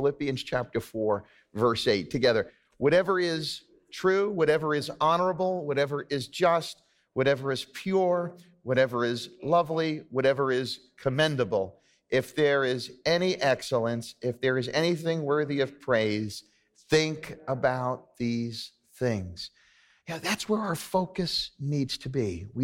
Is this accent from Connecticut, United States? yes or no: no; New York, United States; I go, well, I'm from New York. I'm not used to that.